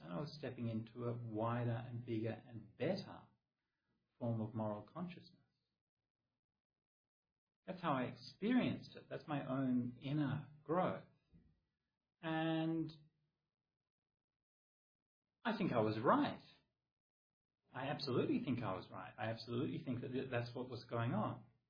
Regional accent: Perth, Western Australia, Australia; I grew up in Perth. To me, it seems like a normal environment, I guess.

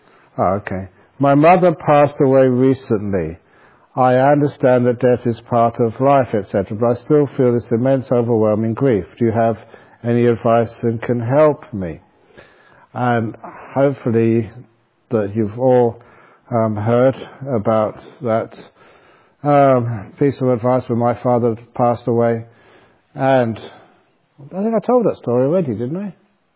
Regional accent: London, United Kingdom; which I often felt as a young man growing up in London.

